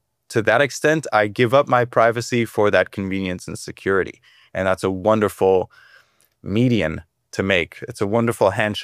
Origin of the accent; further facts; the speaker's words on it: United States; I'm American, so I get to say that.